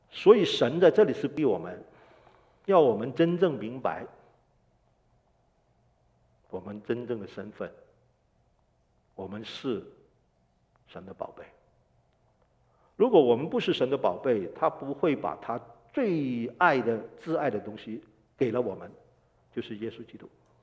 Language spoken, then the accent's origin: Chinese; United States; 那就是我们美国人了，是不是？